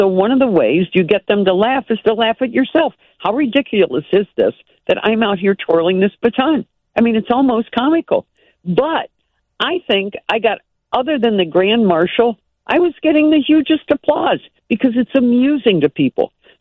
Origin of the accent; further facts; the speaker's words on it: Wheeling, West Virginia, United States; I'm from Wheeling, West Virginia, and a town of about 2,000.